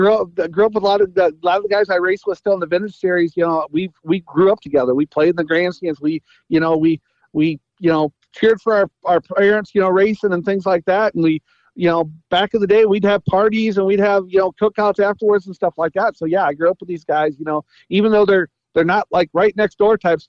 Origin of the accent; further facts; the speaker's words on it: Mendota, Illinois, United States; I'm from Mendota, Illinois.